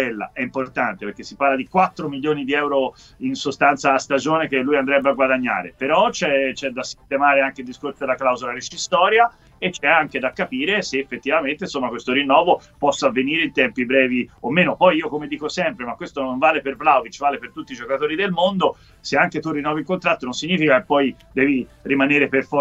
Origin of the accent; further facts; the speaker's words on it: Florence, Tuscany, Italy; Sono fiorentino, quindi fiorentino e poi toscano ovviamente.